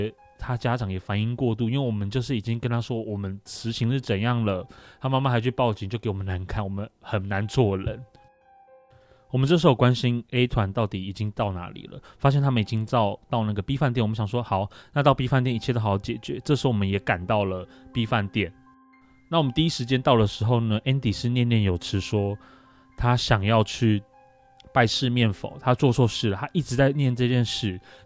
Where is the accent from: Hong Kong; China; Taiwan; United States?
Taiwan; 我们是台湾的朋友，我们不是外国认识的坏人，